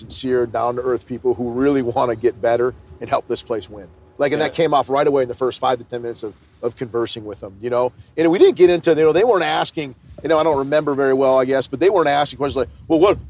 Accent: Minnesota, United States; I grew up playing hockey, so I'm from Minnesota originally, right? So hockey's a huge deal.

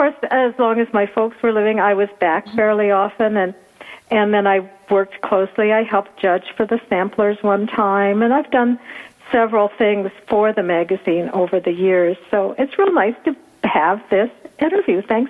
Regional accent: Iowa, United States; I was raised right outside Des Moines, probably 20 minutes from the home office of Meredith, but on a farm.

